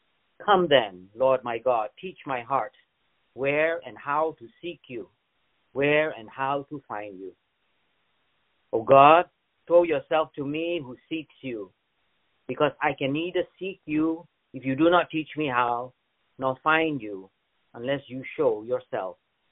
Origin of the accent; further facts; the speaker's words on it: Malaysia; As a kid growing up in Malaysia, one thing I enjoyed about Christmas is opening presents, of course.